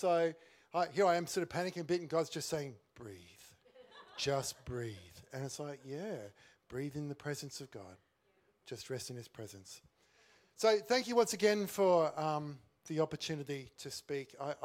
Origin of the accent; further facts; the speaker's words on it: Queensland, Australia; also born or lived in Western Australia; I was born in Queensland and my family moved to country Western Australia when I was in high school.